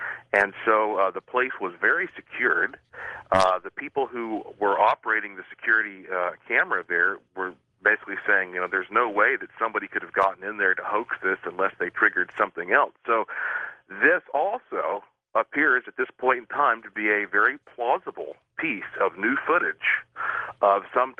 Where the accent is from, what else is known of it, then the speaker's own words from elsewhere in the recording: Asheville, North Carolina, United States; I just got an interesting call from my hometown news station. And he said, oh, you're from Asheville?